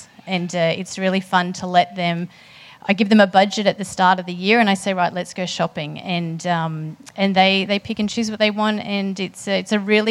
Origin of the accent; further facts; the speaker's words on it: Queensland, Australia; I'm from Queensland originally